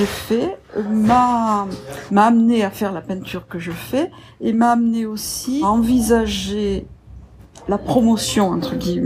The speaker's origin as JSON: {"language": "French", "region": "south of France", "country": "France", "said": "je viens du Midi de la France. Voilà. J'ai ma maison et mon atelier à une vingtaine de kilomètres d'Aix-en-Provence."}